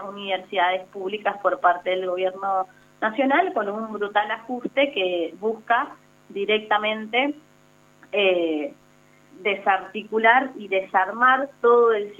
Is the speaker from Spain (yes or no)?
no; San Carlos, Mendoza, Argentina; las estudiantes que venimos del interior de la provincia, yo particularmente soy de San Carlos